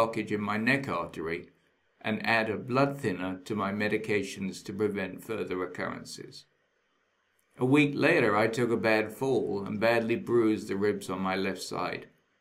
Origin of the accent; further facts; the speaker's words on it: United Kingdom; I'm British, 69 years old, fast approaching 70